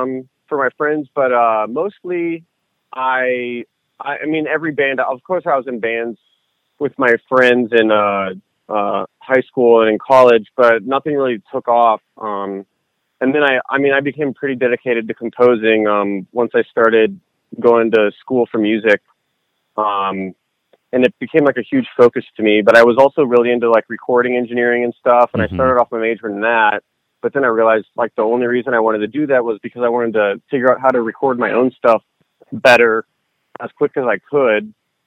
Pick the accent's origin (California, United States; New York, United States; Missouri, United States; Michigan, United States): Missouri, United States; St. Louis; I grew up in the Midwest, but it was like right when I was in St. Louis.